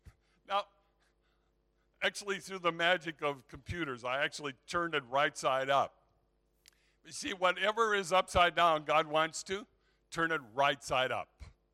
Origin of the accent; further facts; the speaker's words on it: Zion, Illinois, United States; I was able to spend some time with the both of them in my hometown of Zion, Illinois, and where I was basically raised.